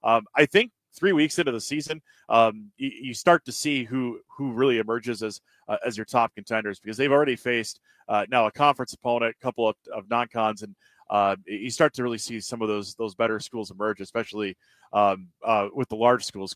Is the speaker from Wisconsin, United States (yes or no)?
yes; Wisconsin, United States; I'm from Northwestern Wisconsin, so a lot of those fields.